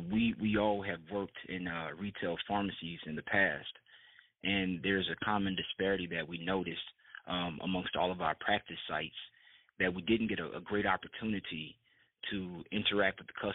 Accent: Ocala, Florida, United States; That can be traced back to Pinkston Drugs in my hometown of Ocala, Florida.

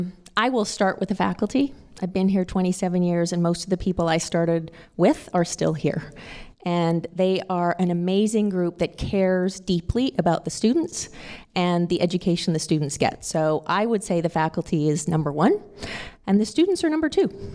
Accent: Canada; moved away; I came from Canada 27 years ago, 28 years almost.

